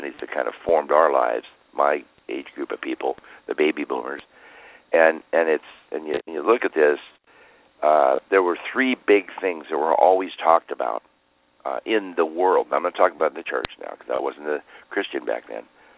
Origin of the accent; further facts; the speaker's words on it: Everett, Washington, United States; Well, I'm from the West Coast. I'm from, you know, the Seattle, actually, Everett area.